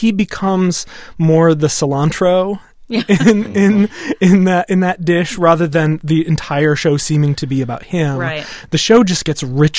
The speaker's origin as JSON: {"language": "English", "town": "Iola", "region": "Wisconsin", "country": "United States", "tie": "born or raised there", "said": "I grew up in Iola. I grew up in Iola, Wisconsin."}